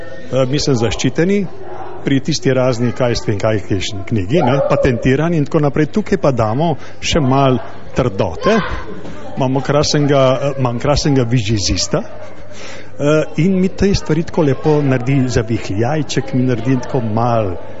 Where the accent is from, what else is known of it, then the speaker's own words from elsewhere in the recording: Tržič, Upper Carniola, Slovenia; iz Krana, pravzaprav iz Tržjoga. Če vam je znano, kje to, to je v bistvu največje mesto pred Kranjem, da je v bistvu stane že malo po jarmoli in smo da že Krančani.